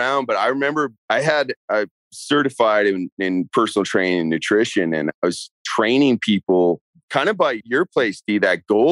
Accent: Canada; now in United States; And then I moved up to Spanish Harlem. And being Canadian, I had no social security number.

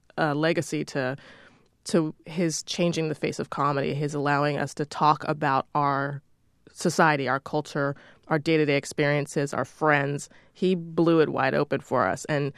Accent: Washington, District of Columbia, United States; I grew up in Washington, D.C., and my parents made decisions to put me into the private school system

